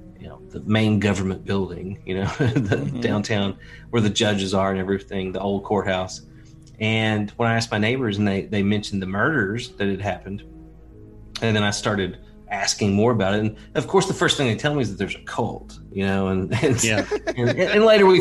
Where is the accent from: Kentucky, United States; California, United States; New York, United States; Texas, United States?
Kentucky, United States; also born or lived in Lexington, United States; moving down here from Lexington, Kentucky, right? Because I'm from Eastern Kentucky, from Appalachia. I didn't really want to move back to a small town.